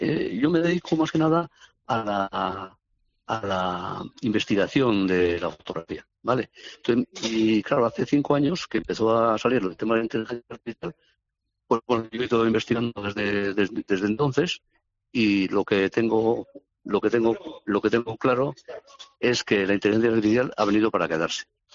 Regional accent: Eibar, Basque Country, Spain; yo soy de Eibar.

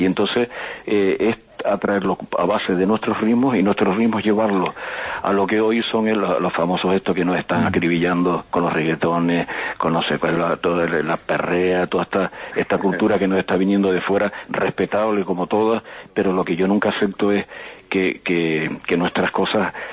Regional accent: Canary Islands, Spain; estaba viendo a mi pueblo recibiendo los cruceros, a nuestras mujeres y hombres vestidos de ¿cómo se llama?, de brasileños, bailando batucadas y bailando al ritmo de samba

